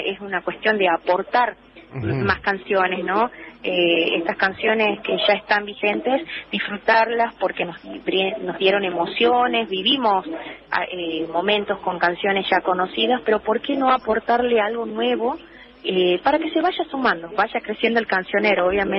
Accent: Tucumán, Argentina; como tucumana

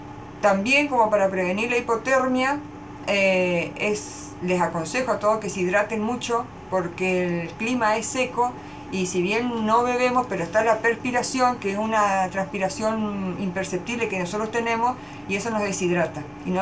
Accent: Goya, Corrientes, Argentina; also born or lived in Curuzú Cuatiá; yo nací en Cruzú, mi hermana y yo, mi papá era militar, mi familia es de Goya, así que circunstancialmente mi hermana y yo nacimos en Cruzú, volvimos a Goya, ahí ya nació mi hermano

